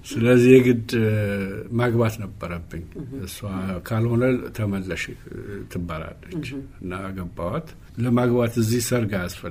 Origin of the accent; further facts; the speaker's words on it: Gondar, Amhara, Ethiopia; ብዙ ሰዎች ጎንደሬም አልመስላቸውም። የለብኝም ግን ንጹህ ጎንደሬ ነኝ። ምንም ድብልቅ የሌለኝ ንጹህ ጎንደሬ ነኝ።